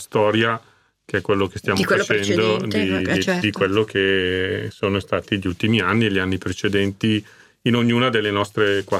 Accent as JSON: {"language": "Italian", "town": "Cusano Milanino", "region": "Lombardy", "country": "Italy", "tie": "born or raised there", "said": "sono cresciuto in oratorio, nel mio paese, immagino. Che è Cusano Milanino, ridente cittadina, città giardino dell'Interland di Milano, va bene, e lì sono cresciuto"}